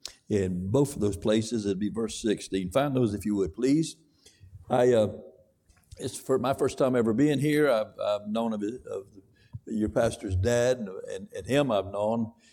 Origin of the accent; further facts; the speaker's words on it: the South, United States; By the way, I was born and raised in the Bible Belt of the South.